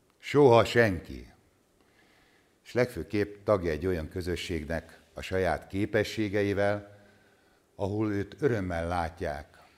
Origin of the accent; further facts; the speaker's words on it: Somogy, Hungary; born there; én somogyi születésű vagyok